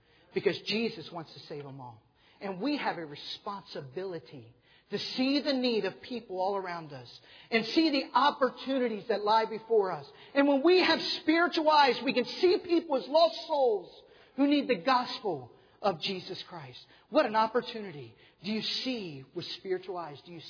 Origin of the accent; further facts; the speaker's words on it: Manassas Park, Virginia, United States; And we look around, and I know how it is in Northern Virginia. I was born and raised in Manassas Park, and this is home to me.